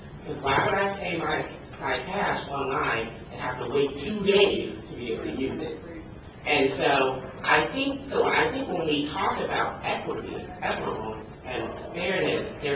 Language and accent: English; Fresno, California, United States; I come from Fresno, California, which is not nearly the size of this metropolitan region.